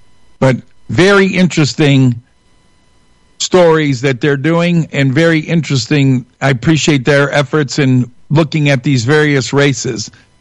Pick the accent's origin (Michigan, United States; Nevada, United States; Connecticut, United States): Michigan, United States; Shelby Township; where I grew up in Shelby Township